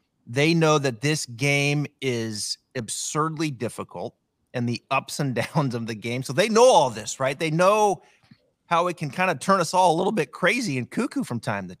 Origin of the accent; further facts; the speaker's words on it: Seattle, Washington, United States; So I'm from Northwest. I'm a Seattle diehard